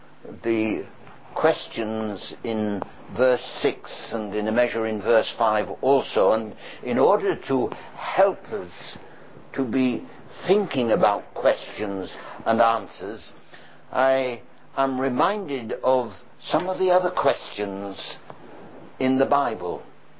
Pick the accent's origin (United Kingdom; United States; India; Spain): United Kingdom; England; Oh, I know we're terribly reserved and we're English.